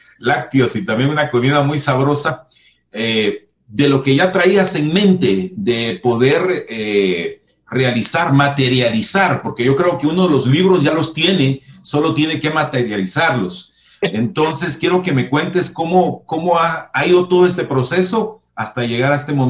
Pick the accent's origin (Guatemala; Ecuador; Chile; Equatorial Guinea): Guatemala; en una situación bastante difícil como guatemaltecos.